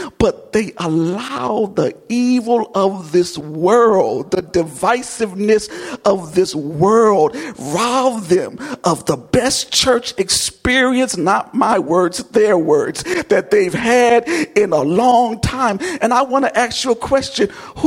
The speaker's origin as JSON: {"language": "English", "town": "Washington", "region": "District of Columbia", "country": "United States", "tie": "born or raised there", "said": "I grew up in Washington, D.C. I know how to fight."}